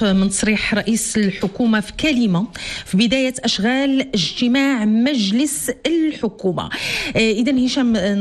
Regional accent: Morocco; طبعا اللي هذا الارتفاع اللي أثر علينا جميع كمغاربة

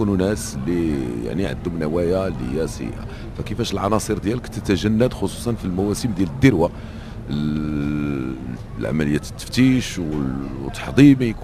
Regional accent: Morocco; كاين دابا شي عندنا في المغرب

